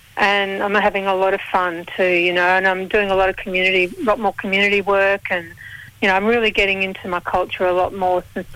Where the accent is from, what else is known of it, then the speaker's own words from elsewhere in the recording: Sydney, New South Wales, Australia; born there; I'm a Darug woman, Darug Darawal, and I was born in Sydney. And I have to acknowledge that I'm talking to you today from the beautiful Bundjalung country in the northern New South Wales coast.